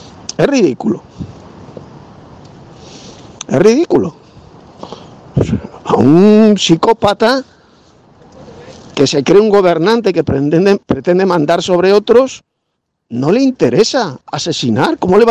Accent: Spain; por lo menos, bueno, aquí en España, en mi país, se han inyectado ese veneno

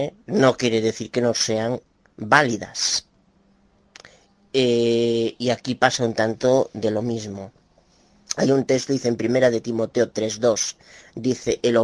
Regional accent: Galicia, Spain; de Galicia, España

